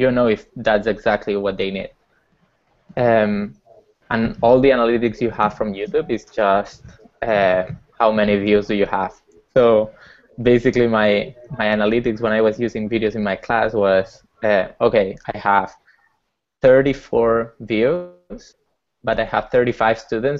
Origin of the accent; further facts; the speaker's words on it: Barcelona, Catalonia, Spain; moved away as an adult; now in California, United States; I'm from Barcelona. I moved here to California to start Edpuzzle a year ago.